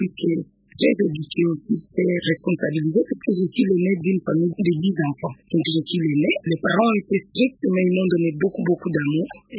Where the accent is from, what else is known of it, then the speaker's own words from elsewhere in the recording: Bukavu, South Kivu, DR Congo; born there; Je suis née à Bukavu, dans une petite commune qu'on appelle Bagira.